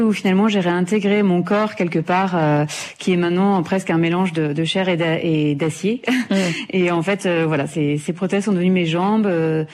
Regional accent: Mali; now in France; Moi, quand je suis arrivée du Mali, je connaissais personne, j'avais pas de famille, pas d'amis, pas de travail. Quand je suis arrivée en France

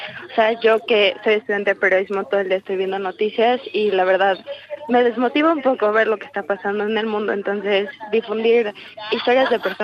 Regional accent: Mexico City, Mexico; yo soy de la Ciudad de México, es una ciudad bastante contaminada y no tenemos muchas áreas naturales.

